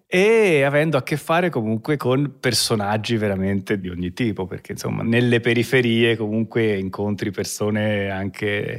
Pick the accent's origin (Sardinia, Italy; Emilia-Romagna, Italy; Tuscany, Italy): Tuscany, Italy; Scandicci; also born or lived in Florence; Allora, io sono nato in Toscana, a Firenze, negli anni 70, nel 74, un anno meraviglioso